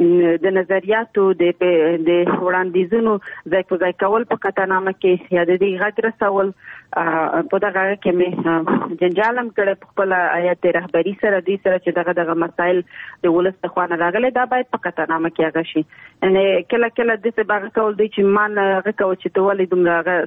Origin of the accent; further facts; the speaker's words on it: Nangarhar, Afghanistan; ما ته وویل چې ځکه چې مونږ دواړه د ننګرهار یو